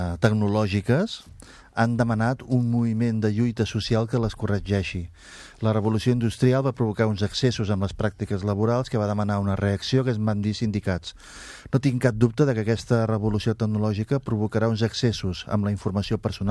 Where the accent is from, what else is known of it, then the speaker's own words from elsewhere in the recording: Catalonia, Spain; sóc de l'Empordà.